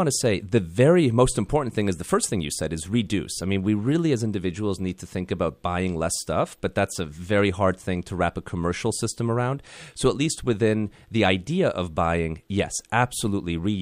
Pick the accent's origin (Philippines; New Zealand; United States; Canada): Canada; moved away as an adult; growing up in Canada, we used to do a lot of canoe tripping up in Algonquin Park and other places, and it was, you know, pristine and amazing. And when I came down to New Jersey for college